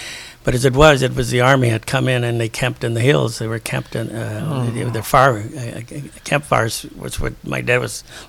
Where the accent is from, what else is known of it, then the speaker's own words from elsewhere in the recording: Temple, Texas, United States; born there; I was born here in Temple